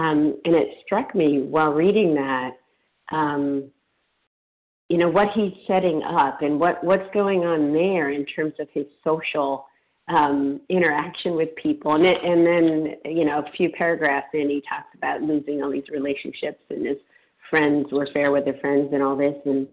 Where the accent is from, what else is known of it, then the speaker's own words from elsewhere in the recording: Massachusetts, United States; I'm from Massachusetts, a grateful, recovered, compulsive eater.